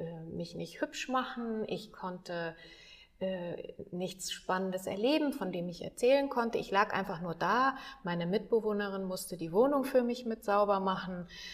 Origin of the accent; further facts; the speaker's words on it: Hamburg, Germany; ich komme aus Hamburg ursprünglich